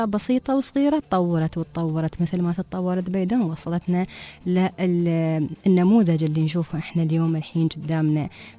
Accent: United Arab Emirates; عندنا في الإمارات

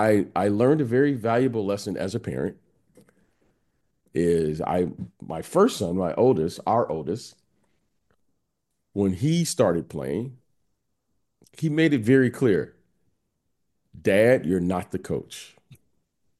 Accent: Detroit, Michigan, United States; I'm from Detroit.

